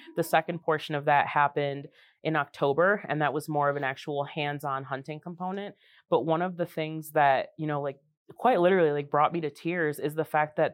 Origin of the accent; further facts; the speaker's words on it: Chicago, Illinois, United States; I grew up in Chicago. It's not a very outdoorsy place. You know, like I was in a very, very urban area, concrete jungle.